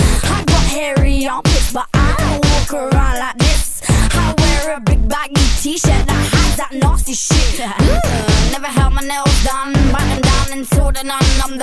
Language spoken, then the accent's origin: English; England, United Kingdom; Go on then, go and report me. I'm English, try and deport me.